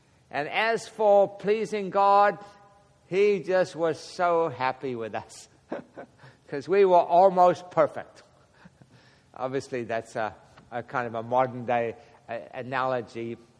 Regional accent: South Africa; that's how I was raised in South Africa. We were raised, you know, Episcopal, basic Anglican, we called it back then. I was raised Anglican

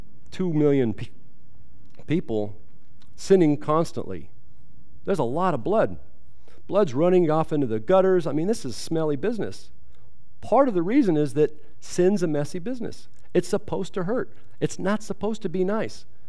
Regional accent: California, United States; I'm from California.

